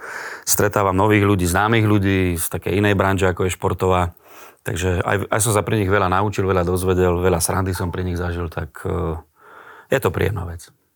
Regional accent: Prešov, Prešov Region, Slovakia; moved away as an adult; now in Bratislava, Slovakia; Už som od 93. vlastne od jesene 93 v Bratislave, stále, ale som Prešovčan.

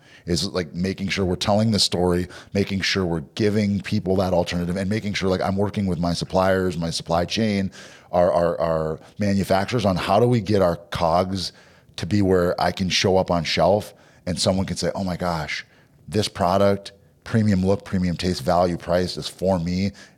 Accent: Minneapolis, Minnesota, United States; So I'm, you know, born and raised in Minneapolis.

